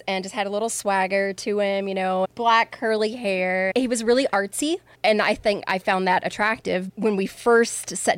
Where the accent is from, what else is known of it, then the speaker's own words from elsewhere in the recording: Bowling Green, Kentucky, United States; I grew up in Bowling Green. My youth group had traveled to Oklahoma to that conference.